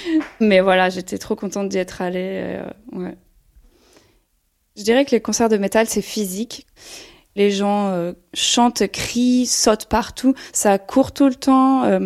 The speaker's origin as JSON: {"language": "French", "region": "south of France", "country": "France", "moved": "yes", "lives_now": "London, United Kingdom", "said": "j'ai 35 ans, j'habite à Londres, je viens du sud de la France"}